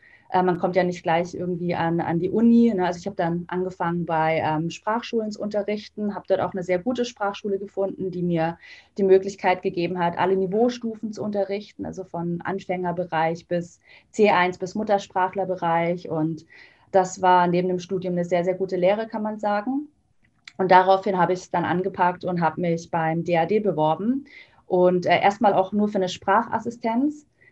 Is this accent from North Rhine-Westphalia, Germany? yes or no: no; Ditzingen, Baden-Württemberg, Germany; Ich komme gebürtig aus Stuttgart oder aus einem kleineren Dorf, darf ich jetzt nicht sagen, eine kleinere Stadt in der Nähe von Stuttgart, genannt Ditzingen. Und bin da zur Schule gegangen, bin dann für mein Studium nach Berlin gezogen.